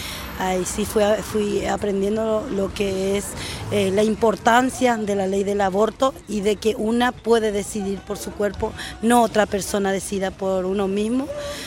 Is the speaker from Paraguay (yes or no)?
yes; Paraguay; las comidas típicas de mi país. Yo soy paraguaya